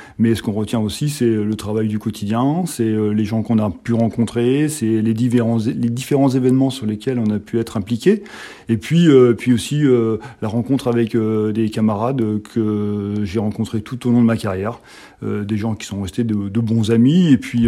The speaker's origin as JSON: {"language": "French", "town": "Caen", "region": "Normandy", "country": "France", "tie": "born or raised there", "said": "j'ai eu cette chance de revenir dans mon département puisque je suis originaire du secteur de Caen."}